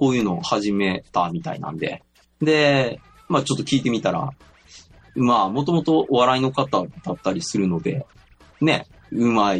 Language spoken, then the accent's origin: Japanese; Osaka, Japan; 大阪出身ですから、うん。